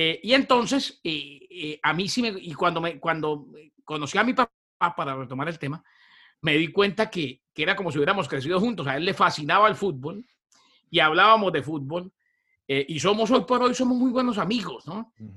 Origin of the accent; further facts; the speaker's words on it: Bucaramanga, Santander, Colombia; also born or lived in New York; Yo más que colombiano soy bumangués. Soy de Bucaramanga. Nací en Nueva York, Pedro, pero tengo de neoyorquino lo que tengo de la Mujer Maravilla. Nada. Me llevaron a Bucaramanga de regreso a los 30 días de nacido.